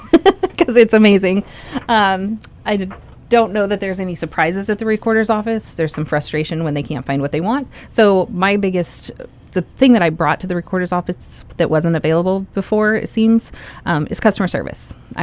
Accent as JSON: {"language": "English", "town": "Bridgeville", "country": "United States", "tie": "born or raised there", "said": "I grew up in a very rural community, and most of my ballots were, I grew up in Bridgeville."}